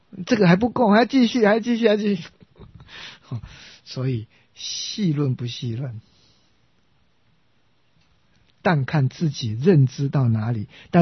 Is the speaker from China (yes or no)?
yes; China; 所以到了我们中国呢，为什么我们中国人喜欢禅宗喜欢净土